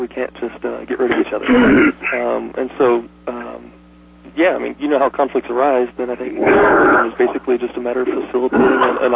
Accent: West Virginia, United States; So anyway, I grew up in West Virginia, and I've been doing some independent media projects since I was 10 years old

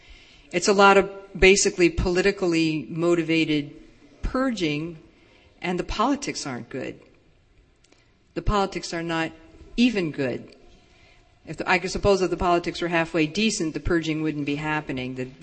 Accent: New York City, New York, United States; I am from New York City.

